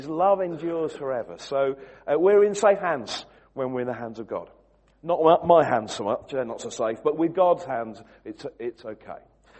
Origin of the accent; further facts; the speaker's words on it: Wigan, North West England, United Kingdom; born there; I was born in Wigan, so I know about Lim, all right?